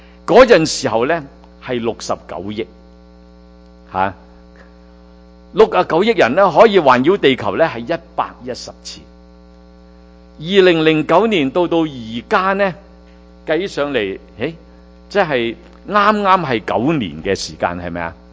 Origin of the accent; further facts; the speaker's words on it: China; 我们中国人为什么有机会能够可以这样敬拜呢？